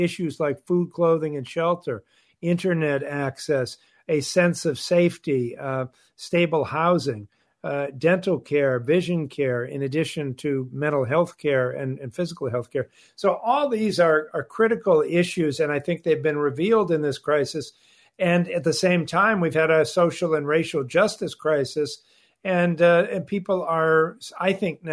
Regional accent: Massachusetts, United States; In most states, I know in my home state of Massachusetts

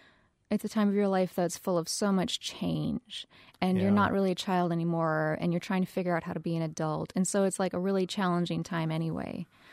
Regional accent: North Dakota, United States; So I'm originally from North Dakota. I currently live in western Montana.

